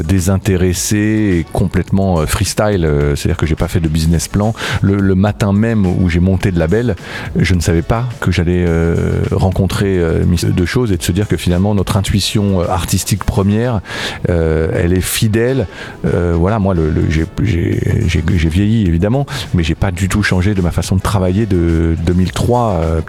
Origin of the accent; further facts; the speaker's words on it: France; je suis français